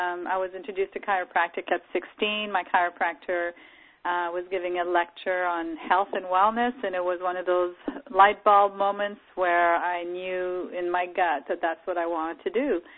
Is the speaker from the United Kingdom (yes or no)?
no; Saint Boniface, Manitoba, Canada; I grew up in Saint Boniface in the province of Manitoba.